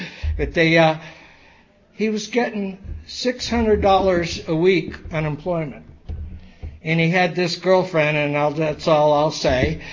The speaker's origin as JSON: {"language": "English", "region": "Arizona", "country": "United States", "said": "And then underneath it has a cactus because I'm from Arizona."}